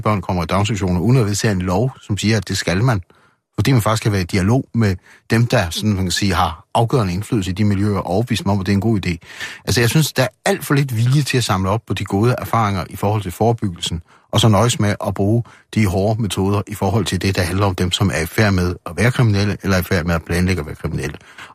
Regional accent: Aalborg, North Denmark Region, Denmark; nu er jeg fra Aalborg, så derfor kan jeg så fremhæve Aalborg

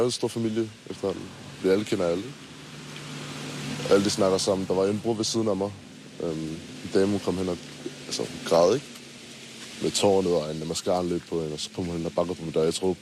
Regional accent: Copenhagen, Capital Region of Denmark, Denmark; Jeg er fra København normalt. Kommer ud fra landet af.

